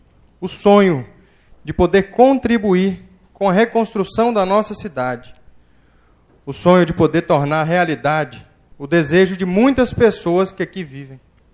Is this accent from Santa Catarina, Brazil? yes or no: no; Formosa, Goiás, Brazil; prefeito de Formosa, a cidade onde nasci, cresci e constituí a minha família.